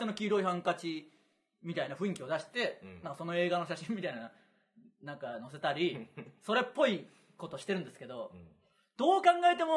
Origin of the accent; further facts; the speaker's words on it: Tsuyama, Okayama, Japan; 僕らの津山市の隣の町がなんか亀を異常にご了承してるんですよね